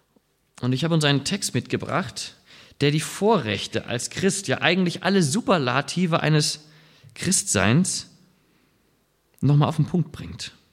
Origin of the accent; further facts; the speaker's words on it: Southern Germany, Germany; Ich bin nun in Süddeutschland groß geworden und bin sehr gerne wandern gegangen in den Alpen.